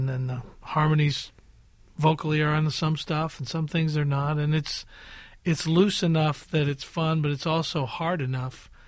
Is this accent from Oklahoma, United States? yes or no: yes; Oklahoma, United States; it's so appealing to me because I'm from Oklahoma and grew up on that kind of music.